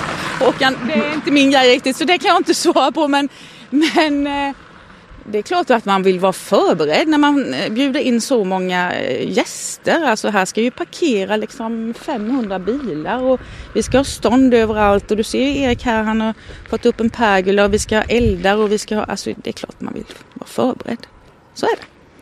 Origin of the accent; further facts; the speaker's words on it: Ekenässjön, Jönköping County, Sweden; jag är ju född i Åsida.